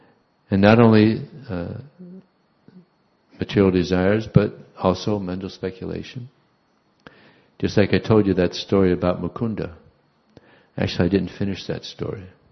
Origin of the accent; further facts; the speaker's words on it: Texas, United States; I'm proud of being Texan. You know, Texans are very proud people. I'm proud of being American.